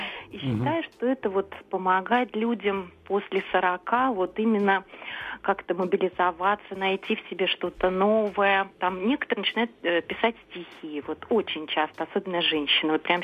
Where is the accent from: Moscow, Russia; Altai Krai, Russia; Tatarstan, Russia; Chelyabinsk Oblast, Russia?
Moscow, Russia; мне 42 года, я москвичка.